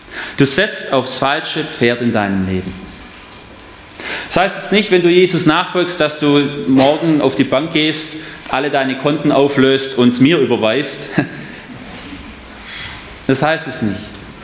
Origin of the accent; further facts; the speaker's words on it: Baden-Württemberg, Germany; Und ich bin Schwabe.